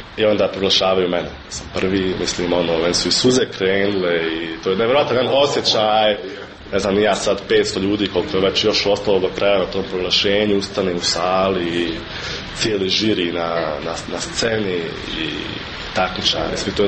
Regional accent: Tuzla, Federation of Bosnia and Herzegovina, Bosnia & Herzegovina; ja se osjećam i uvijek ću se i za 50 godina ću se osjećati kao Tuzlak, tako da moram da kažem da sam stvarno ponosan na neki način da dolazim iz, reći slobodno, najljepšeg grada iz Bosne i Hercegovine.

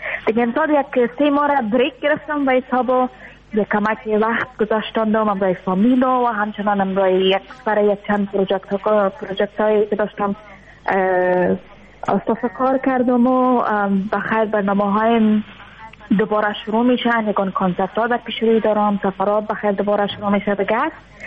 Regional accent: Afghanistan; از افغانستان آمدم، یک دو سه ماه میشه

